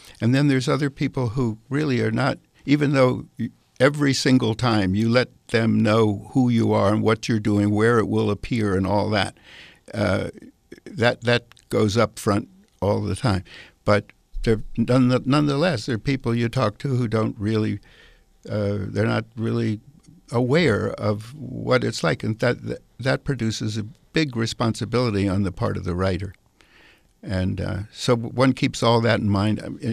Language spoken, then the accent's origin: English; New England, United States; I grew up in canoes in New England and in a canoe tripping camp and all this, and in the woods of Maine and all that.